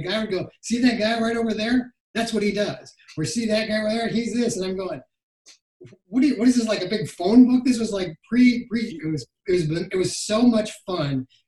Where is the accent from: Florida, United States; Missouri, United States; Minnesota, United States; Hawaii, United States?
Minnesota, United States; Rochester; I was born and raised in Rochester, Minnesota.